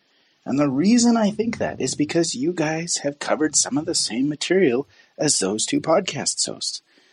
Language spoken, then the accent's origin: English; Whitehorse, Yukon, Canada; Hello, Reese and Jesse. … I'm from Whitehorse.